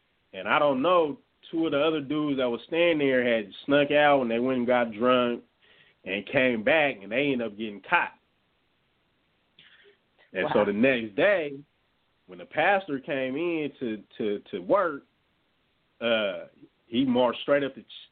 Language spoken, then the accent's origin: English; San Diego, California, United States; also born or lived in Los Angeles; I'm from San Diego, California.